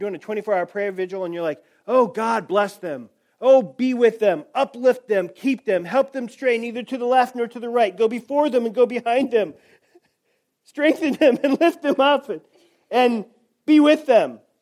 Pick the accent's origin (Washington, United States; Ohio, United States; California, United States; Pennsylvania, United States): California, United States; I'm a Californian at heart, okay?